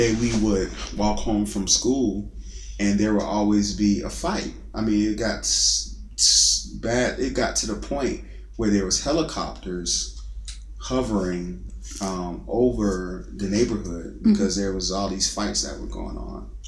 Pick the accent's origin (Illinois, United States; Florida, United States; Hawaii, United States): Florida, United States; Tampa; I grew up in Tampa, Florida.